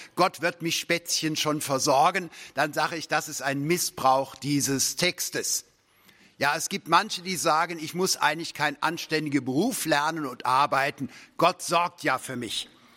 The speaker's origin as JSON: {"language": "German", "town": "Cologne", "region": "North Rhine-Westphalia", "country": "Germany", "tie": "born there", "said": "dass ich in Köln geboren bin und als Rheinländer habe ich so ein bisschen epigenetisch den Humor mitgekriegt."}